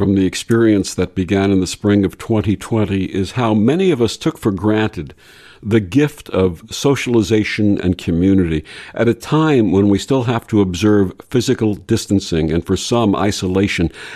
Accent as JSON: {"language": "English", "town": "Brooklyn", "region": "New York", "country": "United States", "tie": "born or raised there", "said": "Growing up in Brooklyn, New York in the 1950s and 1960s, I enjoyed it when our school would take us on trips to farms in New Jersey"}